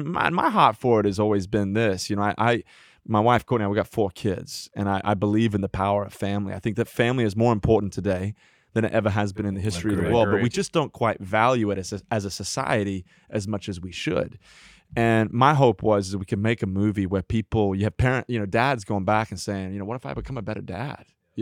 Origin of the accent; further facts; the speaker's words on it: Australia; born there; That's right. Born in Australia.